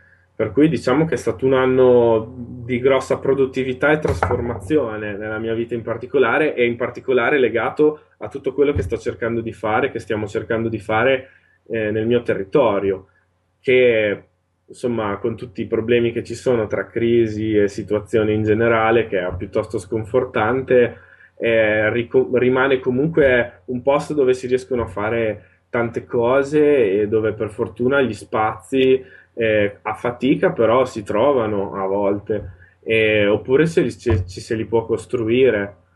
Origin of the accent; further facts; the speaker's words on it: Modena, Emilia-Romagna, Italy; Io vengo da Modena, come dicevo prima, sono nato a Modena e vivo a Modena